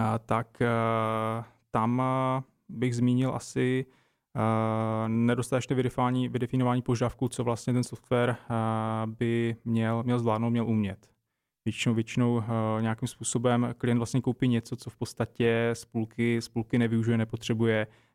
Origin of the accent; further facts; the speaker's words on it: Zlín Region, Czechia; já v podstatě nejsem třeba původem z Prahy, jsem vlastně z Valašska